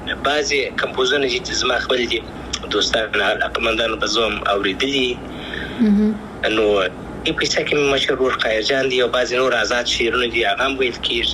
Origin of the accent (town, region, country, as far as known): Afghanistan